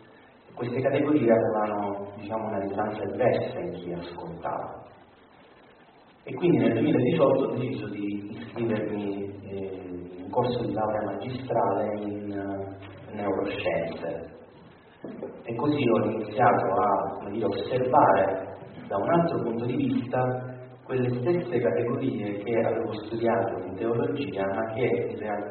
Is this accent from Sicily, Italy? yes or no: yes; Pozzallo, Sicily, Italy; now in Rome, Italy; sono prete diocesano, diocesi di Noto in Sicilia, sono originario della provincia di Ragusa, piccolo paese sul mare che si chiama Pozzallo